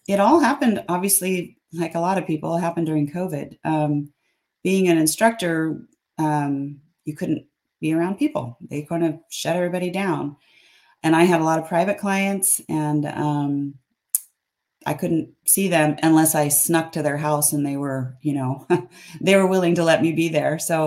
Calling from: Chico, California, United States; I am in Chico, California, which is Northern California, about 90 miles north of Sacramento.

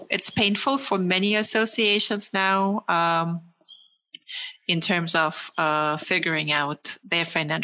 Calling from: Berlin, Germany; I'm speaking from Berlin, sitting here in Berlin and Germany

